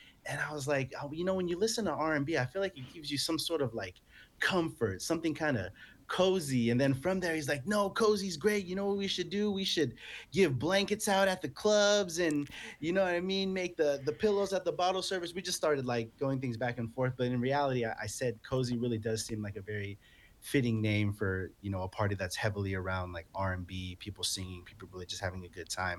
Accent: Philippines; You know, some of my personal favorites is Senor Sisig, me being Filipino.

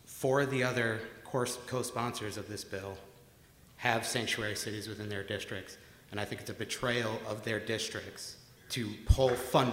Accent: Liverpool, New York, United States; I'm from Liverpool.

